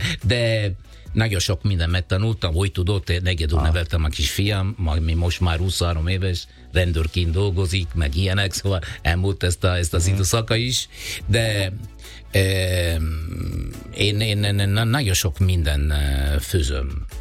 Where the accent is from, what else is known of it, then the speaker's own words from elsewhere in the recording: Italy; Hungarian is a second language; now in Hungary; olasz, a másik Magyarországon. Én igen, valamilyen szinte én is magyar érzem magam, persze nem itt születtem